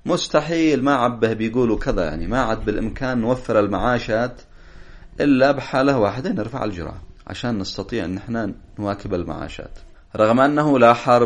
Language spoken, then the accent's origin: Arabic; Yemen; ولازم عندنا في اليمن